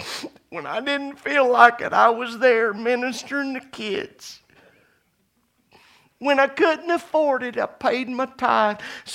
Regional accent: Oklahoma, United States; I'm from Oklahoma, born and raised, in which we still pay our landscapers more than our educators.

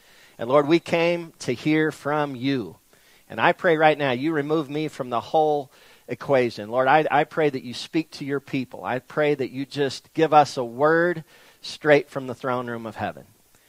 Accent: Laverne, Oklahoma, United States; I grew up in Laverne, Oklahoma. I was waiting for applause, but I didn't get any there.

